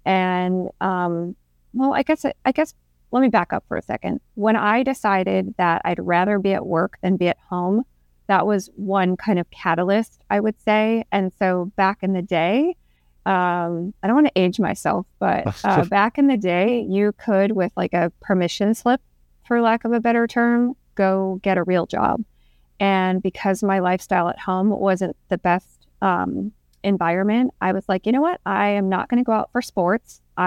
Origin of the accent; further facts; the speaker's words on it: Chicago, Illinois, United States; Born and raised in Chicago, and it is, I miss it. I have been out of there since July of 2022, but everywhere in the suburbs, the city, the whole thing is where I grew up, and it's where my roots are.